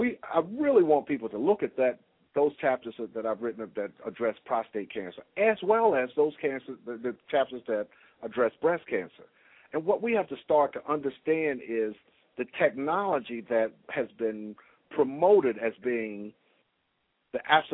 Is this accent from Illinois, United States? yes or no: no; Birmingham, Alabama, United States; I told you I grew up in Birmingham, right? So I was the seventh of nine children.